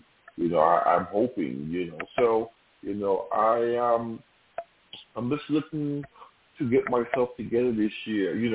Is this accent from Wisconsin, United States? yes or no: no; New York, United States; now in Jersey City, United States; You know, I'm from New York, but my parents are Caribbean, you know, so I'm not in New York anymore. As you all know, I'm staying in Jersey City for the last 7 months now.